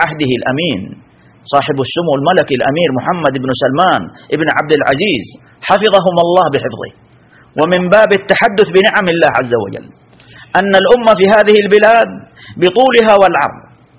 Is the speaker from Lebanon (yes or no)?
no; Saudi Arabia; نحن ولله الحمد والمنة نعيش في بلادنا المملكة العربية السعودية